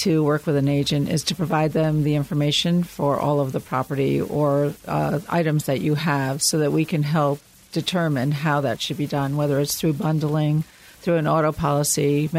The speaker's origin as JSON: {"language": "English", "town": "Byram", "region": "Connecticut", "country": "United States", "tie": "born or raised there", "said": "I grew up in Byram and still live in Byram."}